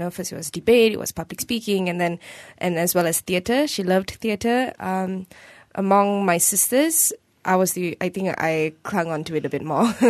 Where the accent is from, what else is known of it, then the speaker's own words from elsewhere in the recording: India; it's strange that as an Indian girl growing up, I noticed that a lot of my other friends who are Indian